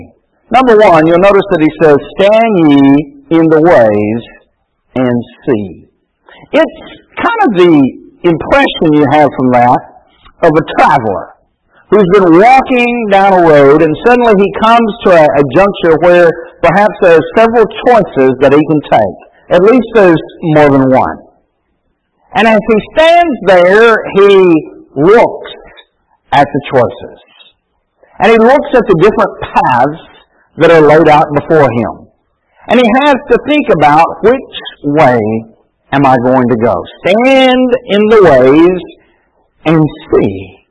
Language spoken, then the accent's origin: English; Florence, Alabama, United States; now in Huntsville, United States; When I was growing up in Florence, Alabama, there's a section in North Florence called 7 points.